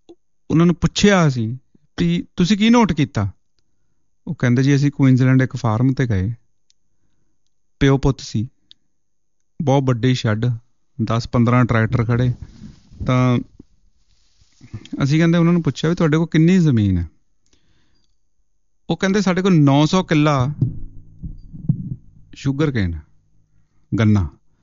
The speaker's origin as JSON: {"language": "Punjabi", "region": "Punjab", "country": "India", "moved": "yes", "said": "ਇਹ ਸਾਰੇ ਅਸੀਂ ਪੰਜਾਬ ਵਾਲੇ ਬਹੁਤ ਪਿੱਛੇ ਰਹਿ ਚੁੱਕੇ ਹਾਂ ਪੰਜਾਬ ਦੀ ਖੇਤੀ। ਬਾਹਰ ਆ ਕੇ ਦੇਖੋ, ਇੱਥੇ ਦੇਖੋ ਕਿੱਦਾਂ ਹੋ ਰਹੇ ਨੇ।"}